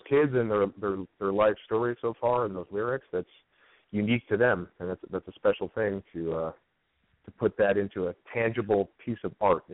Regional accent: Milwaukee, Wisconsin, United States; And I'm from Milwaukee, so I'm from back in your part of the neck of the woods there.

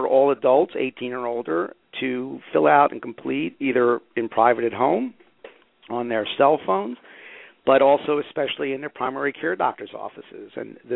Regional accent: Philadelphia, Pennsylvania, United States; I grew up in around the Philadelphia area

